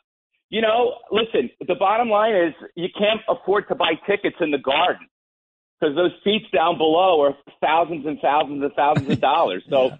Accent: Philadelphia, Pennsylvania, United States; I grew up in Philly. I grew up a huge Villanova fan back in the day

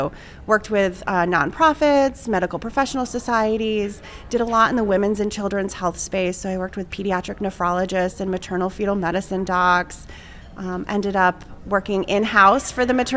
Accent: New England, United States; I grew up in New England and, you know, very small town.

